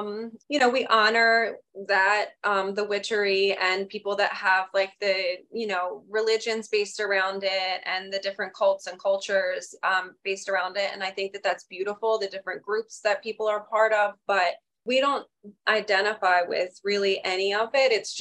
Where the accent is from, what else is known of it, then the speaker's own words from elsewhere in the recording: Bible Belt, United States; You know, I was raised in the Bible Belt and basically in a cult type church that my biological mother was part of.